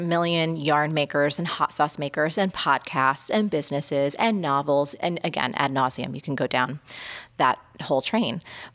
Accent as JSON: {"language": "English", "region": "New York", "country": "United States", "said": "I think about this as a New Yorker."}